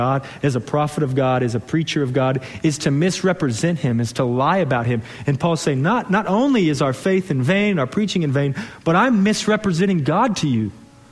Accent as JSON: {"language": "English", "region": "Texas", "country": "United States", "tie": "born there", "also_born_or_lived": "Portland, Oregon", "said": "Before I came back to Texas, I was born in Texas, and I moved to Portland, Oregon to be a youth pastor for 5 years."}